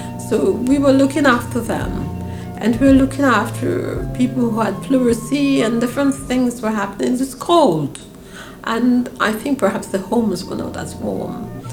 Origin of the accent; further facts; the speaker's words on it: Grenada; If in those days growing up in Grenada, there were Indians in our family, like Asian looking people who were part of the family, we didn't have that division.